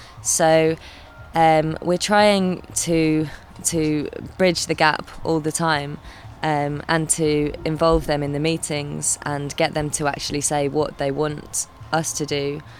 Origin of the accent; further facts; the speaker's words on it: England, United Kingdom; me being English, I don't understand French.